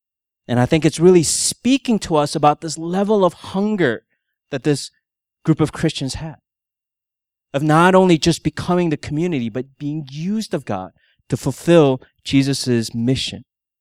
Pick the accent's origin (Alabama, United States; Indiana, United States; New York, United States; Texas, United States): Texas, United States; You come from Minnesota, I come from Texas, that's great.